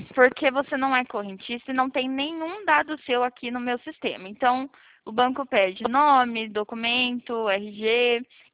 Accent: São Paulo, Brazil; é que eu sou de São Paulo, homem.

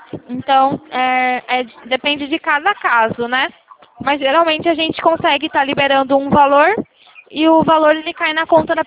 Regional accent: Valinhos, São Paulo, Brazil; Eu sou de Valinho, São Paulo.

